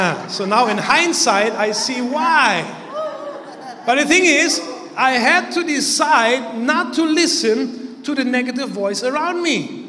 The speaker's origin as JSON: {"language": "English", "country": "Germany", "tie": "born or raised there", "second_language": "English", "said": "I remember growing up in Germany."}